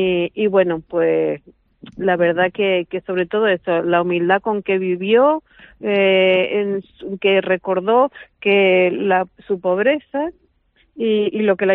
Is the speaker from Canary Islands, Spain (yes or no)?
yes; La Gomera, Canary Islands, Spain; aparte de ser gomera, pues soy sevillana de adopción también, porque estoy casada con un sevillano